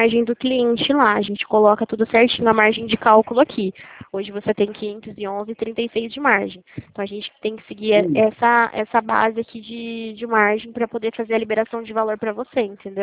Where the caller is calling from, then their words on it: Limeira, São Paulo, Brazil; Eu falo aqui de Limeira, São Paulo